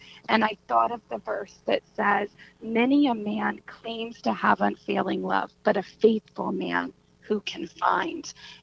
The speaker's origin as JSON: {"language": "English", "region": "Texas", "country": "United States", "lives_now": "New Jersey, United States", "said": "He is from New Jersey. That's how we ended up back here. I'm from Texas."}